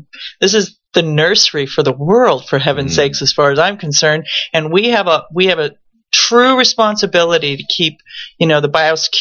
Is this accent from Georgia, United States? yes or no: no; California, United States; also born or lived in Pilot Point, Texas; I was an OC girl before the OC was known for what it is now. But yeah, I was raised in Southern California. My family's still out there. And then I was in Texas for about 15 years.